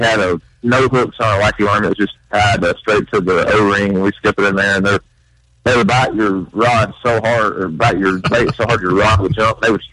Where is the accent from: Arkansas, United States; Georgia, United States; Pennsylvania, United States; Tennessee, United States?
Tennessee, United States; Growing up in East Tennessee, I guess it's kind of a common thing, I guess, to use a spinning rod year round.